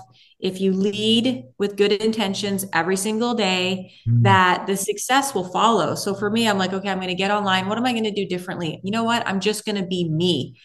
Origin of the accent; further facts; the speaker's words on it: Vancouver, British Columbia, Canada; So I was raised in Vancouver, Canada.